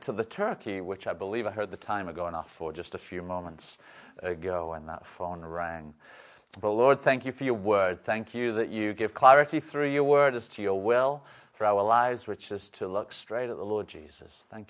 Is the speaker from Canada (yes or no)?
no; England, United Kingdom; I'm from England.